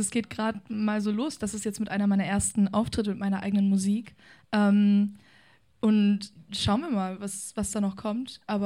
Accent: Peine, Lower Saxony, Germany; komme aus Peine, also gar nicht so weit weg von Hannover

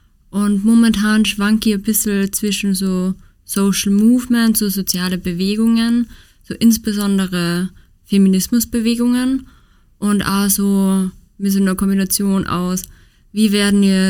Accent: Upper Austria, Austria; ich bin aus Oberösterreich.

